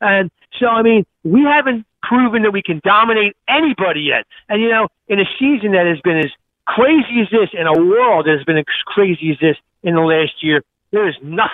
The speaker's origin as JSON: {"language": "English", "town": "Philadelphia", "region": "Pennsylvania", "country": "United States", "tie": "born or raised there", "lives_now": "New Jersey, United States", "said": "I'm a Philly guy. I mean, I'm from Roxborough. So I mean, you know, I mean, I'm in Jersey now, but I was born in Roxborough. I'm a Philly guy, 100%."}